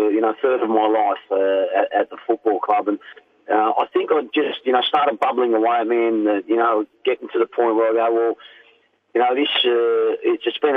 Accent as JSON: {"language": "English", "town": "Melbourne", "region": "Victoria", "country": "Australia", "said": "to be able to come back to, you know, my home state and do it here in Melbourne was ideal for me."}